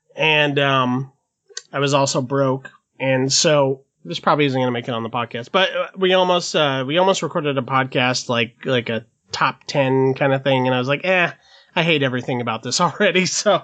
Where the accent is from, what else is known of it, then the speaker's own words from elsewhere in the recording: Los Angeles, California, United States; I'm from Los Angeles.